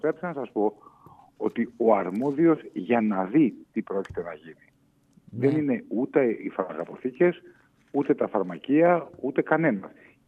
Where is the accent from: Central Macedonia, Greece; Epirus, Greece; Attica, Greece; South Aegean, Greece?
Central Macedonia, Greece; Thessaloniki; born there; Χαιρετίσματα στην πατρίδα μου Θεσσαλονίκη, γιατί εκεί έχω γεννηθεί.